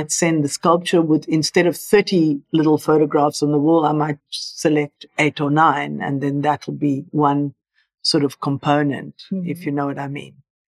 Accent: South Africa; So I grew up in South Africa

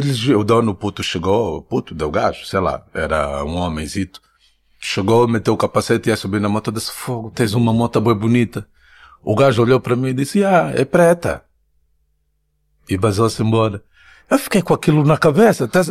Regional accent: Luanda, Angola; Eu sou de Luanda, meu. Cresci na banda.

